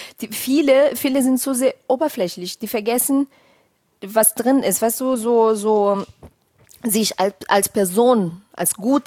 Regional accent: Petrópolis, Rio de Janeiro, Brazil; den Miss Petropolis, die Stadt, wo ich herkomme.

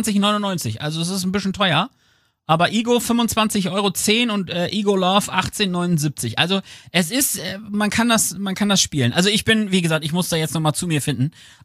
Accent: Lower Saxony, Germany; von einer von mir sehr favorisierten kleinen Stadt in meiner Heimat Ostfriesland

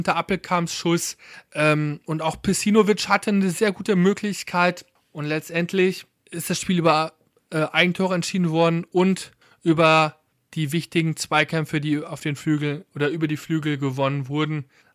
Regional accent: Cologne, North Rhine-Westphalia, Germany; ich als Kölsche Jung

